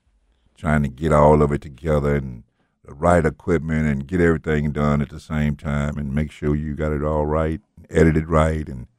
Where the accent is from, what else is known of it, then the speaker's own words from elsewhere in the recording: Memphis, Tennessee, United States; Because, you know, I'm from Memphis. I wanted our Memphis people to see I'm doing good away from home.